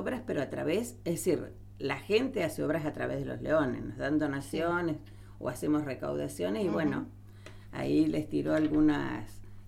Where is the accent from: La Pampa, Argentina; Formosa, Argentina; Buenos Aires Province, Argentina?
Formosa, Argentina; Yo vengo de Formosa, claro. Del norte de Formosa